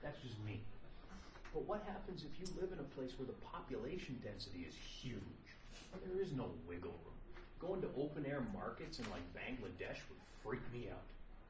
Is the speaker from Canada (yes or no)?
yes; Canada; I grew up in Canada. We don't do GPA or whatever.